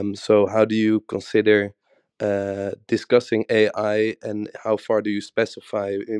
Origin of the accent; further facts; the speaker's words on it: Schiedam, South Holland, Netherlands; English is a second language; I'm from Schiedam.